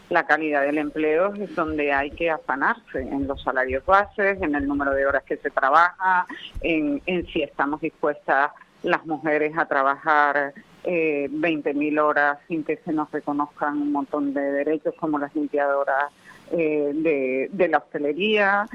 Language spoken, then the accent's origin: Spanish; Canary Islands, Spain; Soy una canaria con alas.